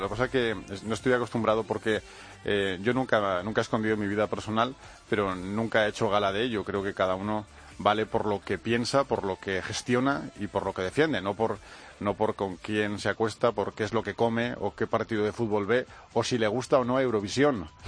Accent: Vitoria, Basque Country, Spain; yo llevo a Vitoria en el corazón, lo digo siempre, porque es verdad. Porque es mi tierra, porque es mi gente

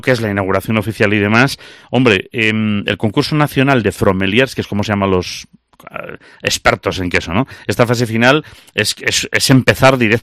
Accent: Galicia, Spain; los que somos de Galicia

